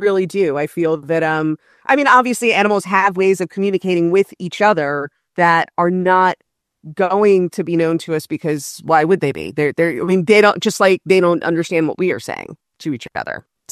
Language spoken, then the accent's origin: English; Miami Beach, Florida, United States; it's set in my native Miami Beach, born and raised in Miami Beach, and I spent a number of years living on South Beach in the 90s.